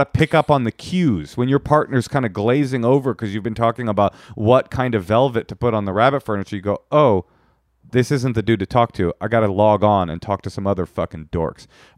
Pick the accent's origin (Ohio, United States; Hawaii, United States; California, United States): California, United States; And I'm from California and historically ferrets were illegal in California.